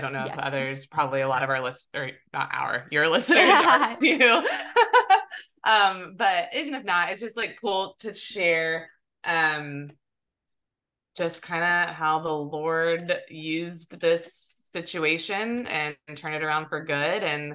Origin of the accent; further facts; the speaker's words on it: Salisbury, North Carolina, United States; So I am from Salisbury, North Carolina, which is like 45 minutes north of Charlotte.